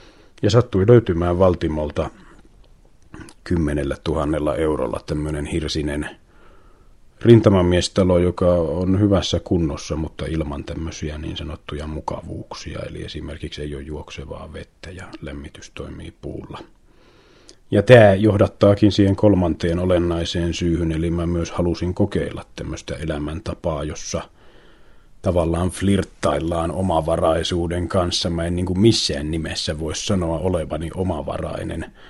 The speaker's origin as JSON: {"language": "Finnish", "town": "Helsinki", "region": "Uusimaa", "country": "Finland", "said": "Mä muutin tänne 2004 Helsingistä, tosin en ole niin kuin pitänyt itseäni minään kovin helsinkiläisenä koskaan siinä mielessä, että mulla on aina ollut suhteita maaseudulle."}